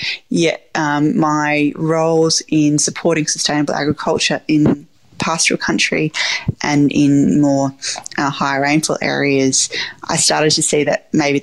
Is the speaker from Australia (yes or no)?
yes; Bordertown, South Australia, Australia; So I grew up on the farm. My grandparents were there, and it was great. And growing up in Bordertown was a lovely place to grow up.